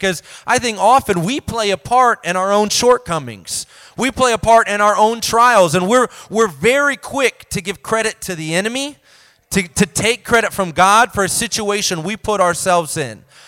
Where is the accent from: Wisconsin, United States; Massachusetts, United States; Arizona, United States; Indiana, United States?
Indiana, United States; I'm from Indiana, so I probably could have gotten there without directions